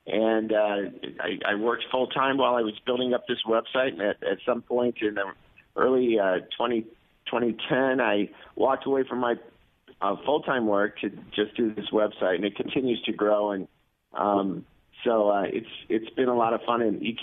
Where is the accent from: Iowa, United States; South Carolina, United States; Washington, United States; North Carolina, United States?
Iowa, United States; now in St. Louis, United States; So I'm from Iowa. I've been in the Midwest my whole life. I've been in St. Louis for 20 years.